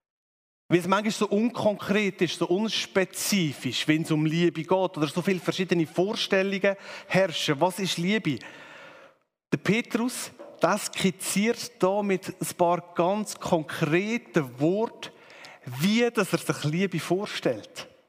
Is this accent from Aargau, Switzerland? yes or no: yes; Aargau, Switzerland; Er hat ein ähnliches Schicksal wie ich, dass er nämlich als Aargauer im Kanton Zürich einen schweren Stand hat.